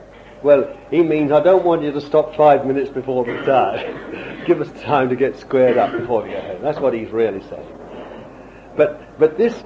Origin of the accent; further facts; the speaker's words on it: London, United Kingdom; born there; I was born in London, a real, you know.